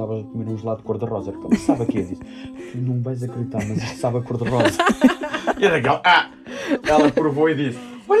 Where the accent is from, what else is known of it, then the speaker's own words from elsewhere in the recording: Portugal; como português que sou não tive coragem até mais tarde